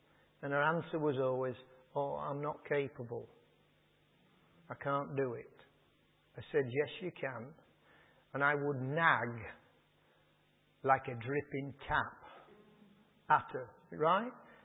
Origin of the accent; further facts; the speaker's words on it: Yorkshire and the Humber, United Kingdom; I'm a Yorkshireman.